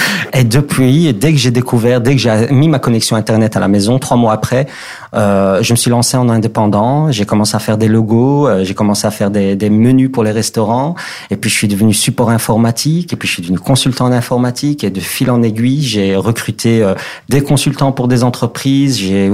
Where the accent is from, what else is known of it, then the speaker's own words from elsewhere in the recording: Molenbeek, Brussels, Belgium; Je suis né, j'ai grandi ici à Molenbeek.